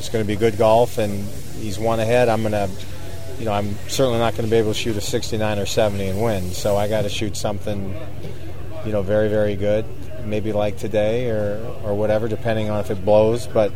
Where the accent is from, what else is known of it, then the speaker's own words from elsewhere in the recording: Seattle, Washington, United States; I'm a Californian now, grew up in Seattle, so I played a lot of courses like this.